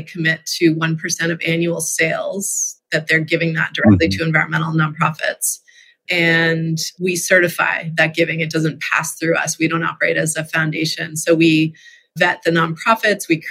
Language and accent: English; Massachusetts, United States; Well, I grew up outside of Boston, you know, within like metro Boston. So, you know, we had a yard, but it wasn't like wilderness.